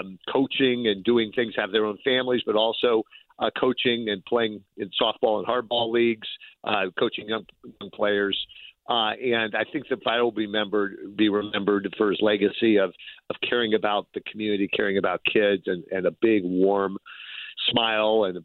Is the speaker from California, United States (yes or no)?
yes; San Francisco, California, United States; I was a pretty young person growing up in San Francisco